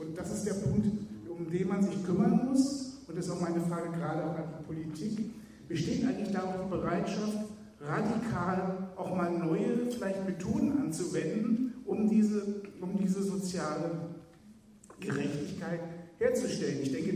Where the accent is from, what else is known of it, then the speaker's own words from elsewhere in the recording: Flensburg, Schleswig-Holstein, Germany; ich komme aus Flensburg.